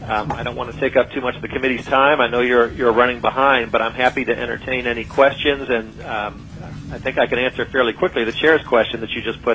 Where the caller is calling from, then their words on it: Chicago, Illinois, United States; I'm calling you from Chicago